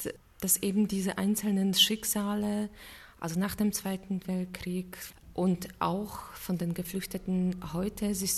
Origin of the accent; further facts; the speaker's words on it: Poland; German is a second language; now in Germany; Leider kann ich mich überhaupt nicht damit identifizieren, was im Moment in meiner Heimat abläuft. Ich habe immer wieder in Polen gearbeitet.